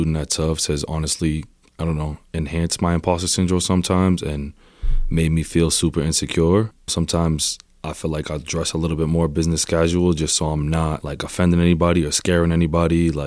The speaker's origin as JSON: {"language": "English", "town": "Lowell", "region": "Massachusetts", "country": "United States", "tie": "born or raised there", "said": "My hometown is Lowell, Massachusetts. It is a small town, like 30 minutes outside of Boston, with a lot of poverty, a huge Puerto Rican community, a huge Cambodian community."}